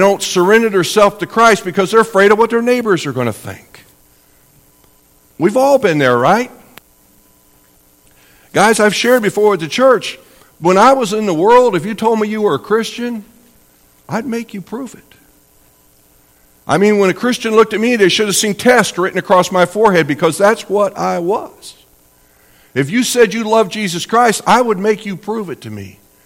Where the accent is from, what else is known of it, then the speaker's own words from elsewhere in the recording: United States; Kind of like I grew up there in Jefferson County.